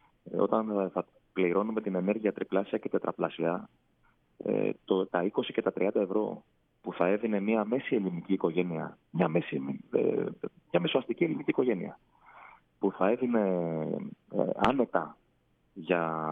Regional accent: Nea Filadelfeia, Attica, Greece; Εγώ μεγάλωσα στη Νέα Φιλαδέλφεια.

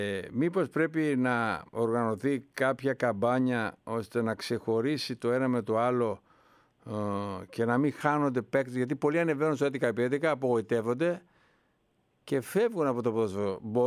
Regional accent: Karditsa, Thessaly, Greece; η Καρδίτσα, η πόλη μου

